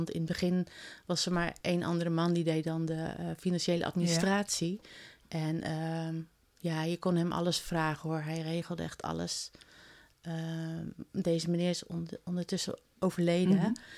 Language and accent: Dutch; Rotterdam, South Holland, Netherlands; Ik kom oorspronkelijk uit Rotterdam. Mijn ouders die woonden in Rotterdam. En we waren verbonden met een Pinkstergemeente.